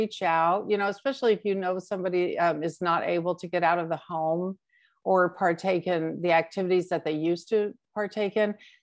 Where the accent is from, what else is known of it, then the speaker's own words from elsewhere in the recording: United States; I know that our country, I'm from the United States